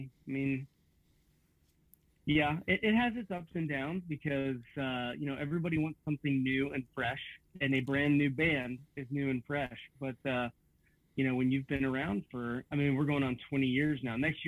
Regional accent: Bethel, Ohio, United States; Actually, technically, the 500 comes from my hometown of Bethel, Ohio to Graceland is 500 miles.

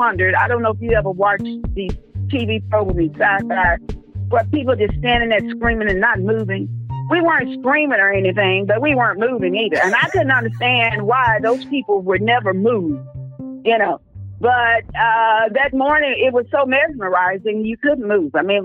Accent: Tulsa, Oklahoma, United States; I'm from Tulsa, Oklahoma.

